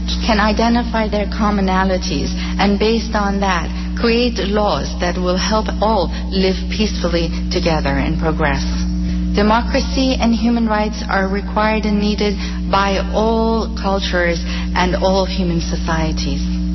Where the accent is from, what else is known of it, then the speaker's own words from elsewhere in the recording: Iran; Ladies and gentlemen, I come from Iran